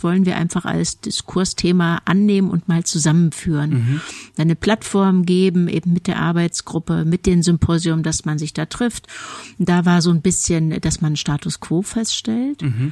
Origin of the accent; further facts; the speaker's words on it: East Germany, Germany; Ich bin im Osten der Republik aufgewachsen. Und bin da eben auch sozialisiert